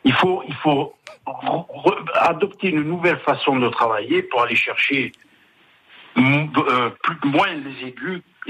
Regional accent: Calenzana, Corsica, France; Mais non, je viens de Calenzane. Donc là-bas on n'a pas la voix aussi profonde, mais bon.

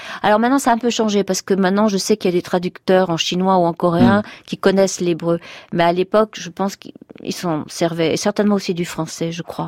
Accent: France; L'hébreu est une langue vraiment difficile pour nous, en tant que Français.

